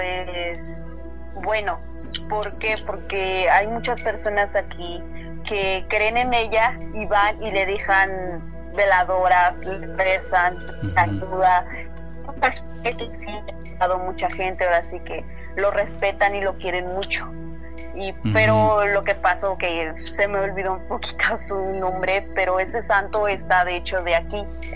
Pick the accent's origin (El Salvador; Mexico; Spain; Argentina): Mexico; Ixtepec, Puebla; que según comenta toda la gente que existe aquí en mi pueblo, que se llama Ixtepec Puebla